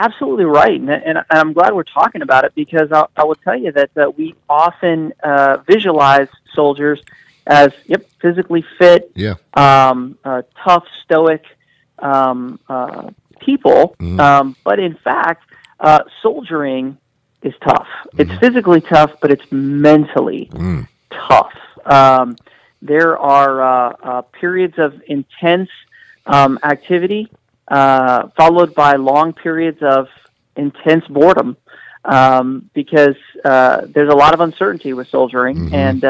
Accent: Miami, Florida, United States; now in Alaska, United States; And I'll tell you, for me, I'm from Miami, Florida, and so the first time -40 hit my body

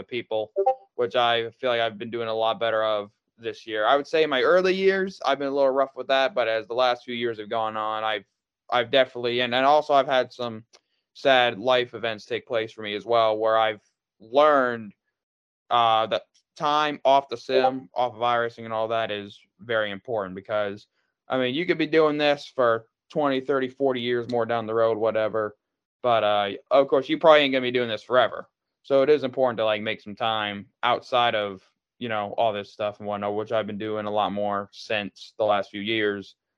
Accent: Jonesport, Maine, United States; I am from Jonesport, Maine.

